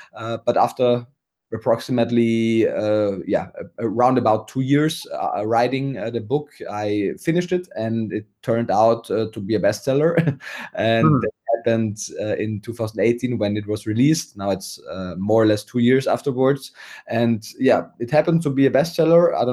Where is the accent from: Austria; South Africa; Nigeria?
Austria; English is a second language; now in Germany; So as I said, I'm now living in Germany, but I'm originally from Austria, not Australia, but Austria.